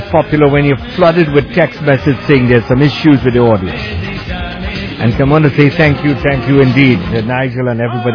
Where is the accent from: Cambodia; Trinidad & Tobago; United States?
Trinidad & Tobago; I'm from Trinidad and Tobago. You know, things might be tough, and, but I love this country.